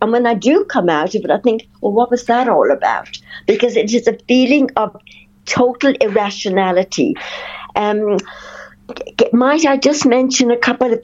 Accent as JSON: {"language": "English", "country": "Ireland", "tie": "born or raised there", "said": "Plus my life growing up in Ireland, you know, how it was with my parents, the trauma that happened, which resulted in my anxiety, I believe."}